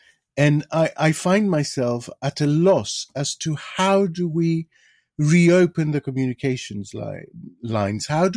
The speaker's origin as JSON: {"language": "English", "country": "Greece", "tie": "born or raised there", "said": "from my experience in my home country, in Greece"}